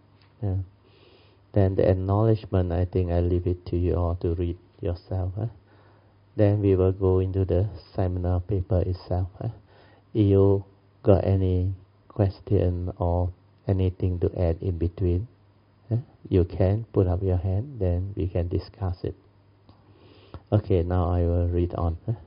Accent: Malaysia; And I was invited to present a paper at a said seminar as a Malaysian speaker.

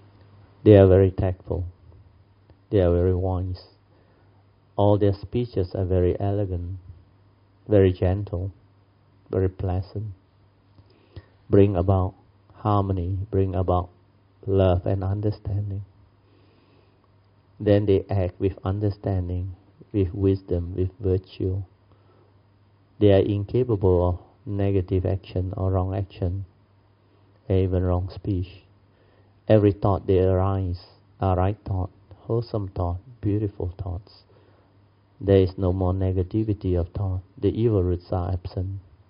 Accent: Malaysia; And I was invited to present a paper at a said seminar as a Malaysian speaker.

